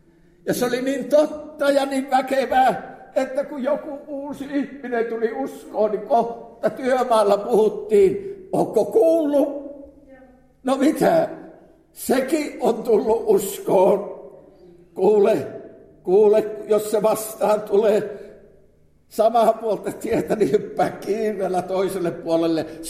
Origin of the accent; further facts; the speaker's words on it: Outokumpu, North Karelia, Finland; Silloin lapsuudessa Outokummussa paloivat herätyksen tulet.